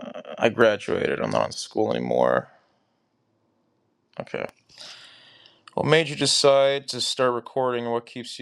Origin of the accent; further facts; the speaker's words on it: United States; I'm 23. I'm American.